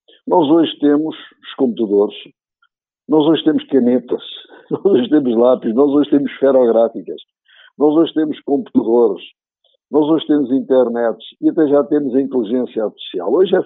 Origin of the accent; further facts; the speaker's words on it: Portugal; para que eles percebam que somos portugueses, apesar de vivermos na Europa, no mundo global, mas somos portugueses